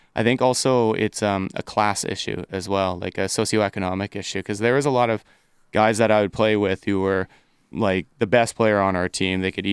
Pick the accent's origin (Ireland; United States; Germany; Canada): Canada; Surrey, British Columbia; in my hometown of Surrey, we only had two ice surfaces, right?